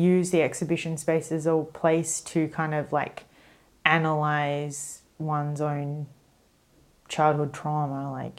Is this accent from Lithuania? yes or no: no; Australia; Even though I am Australian